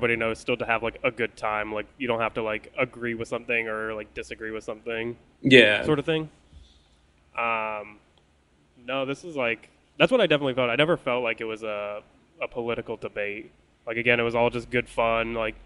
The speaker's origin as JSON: {"language": "English", "region": "Indiana", "country": "United States", "said": "Nate was like, he reminded me, because I'm from Indiana, there's like a lot of people like that where they're like hardcore American"}